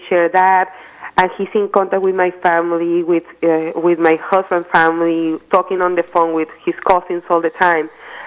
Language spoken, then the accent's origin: English; Venezuela; English is a second language; moved away as an adult; now in United States; I am from Venezuela. And I've been living here in the Bay Area for about 7 years now. So I moved here when I was 30. I'm 37 now.